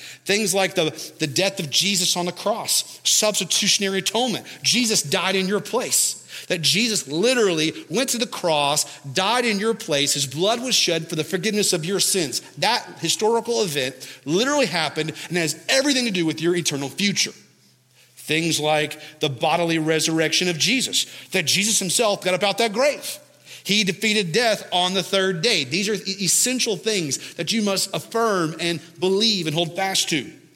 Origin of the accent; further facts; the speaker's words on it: Kentucky, United States; I am from Kentucky.